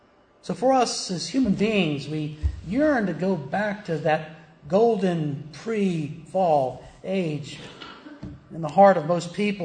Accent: Virginia, United States; Now, I'm from Virginia.

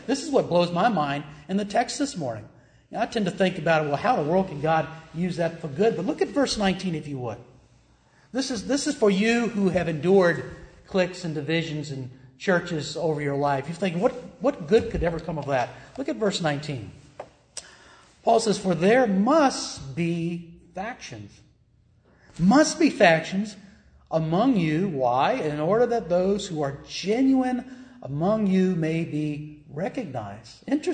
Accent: Richmond, Virginia, United States; But I remember when I'm from Richmond, Virginia. I'm not from the Valley.

